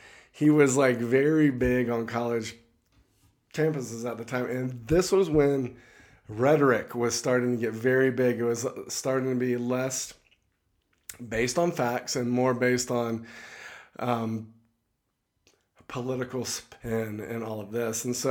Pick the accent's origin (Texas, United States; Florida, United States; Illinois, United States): Florida, United States; I'm an American. I'm probably a moderate conservative. I'm an independent. I'm from Florida. My identity kind of was built on my nation, my family of origin.